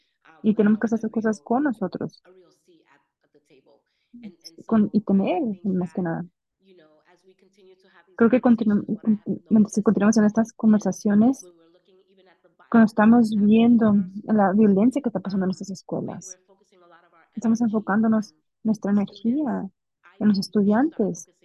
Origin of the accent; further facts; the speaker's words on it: Detroit, Michigan, United States; Yo crecí en Detroit, nací y crecí en Detroit